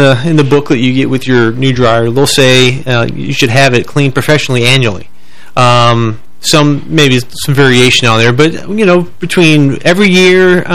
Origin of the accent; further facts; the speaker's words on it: Chicago, Illinois, United States; originally I grew up outside of Chicago. I'm a Chicago suburbanite